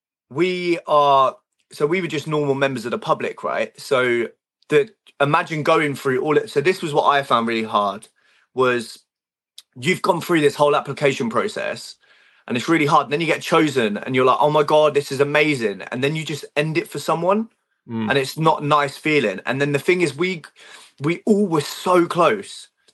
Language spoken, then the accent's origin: English; Liverpool, North West England, United Kingdom; I grew up in Liverpool. My mum's from Liverpool.